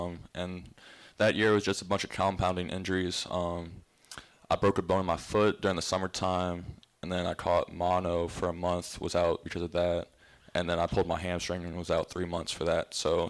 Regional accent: Ohio, United States; growing up by the Horizon League, Wright State's right in my neighborhood, about 30 minutes away from my hometown.

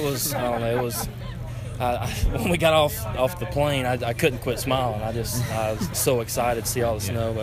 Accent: Alabama, United States; I know the team's in Kennesaw, but I'm from South Alabama, so I never thought I'd be anywhere close to this stuff.

